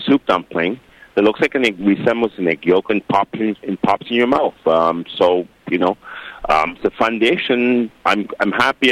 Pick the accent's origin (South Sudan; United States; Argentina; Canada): Canada; also born or lived in London; Growing up in Canada and being born in London, and also living in London for a long period of time